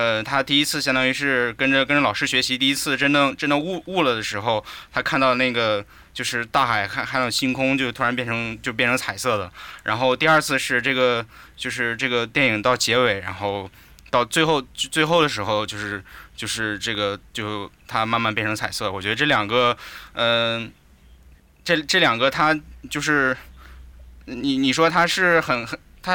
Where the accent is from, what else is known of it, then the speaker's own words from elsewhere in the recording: China; 但是我们作为中国人看起来就是除了它里面说的它的语言是我们听不懂以外